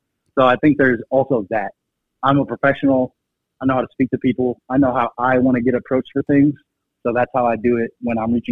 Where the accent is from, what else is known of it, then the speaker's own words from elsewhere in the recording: Massachusetts, United States; His manager is actually from Boston, and I'm from Massachusetts, so we kind of connected on that.